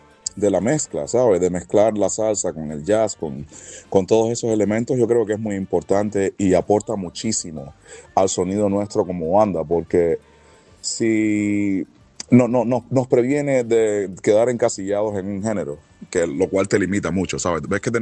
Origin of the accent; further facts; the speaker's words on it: Cuba; como buen cubano hacemos canciones muy, muy bailables sobre temas tristes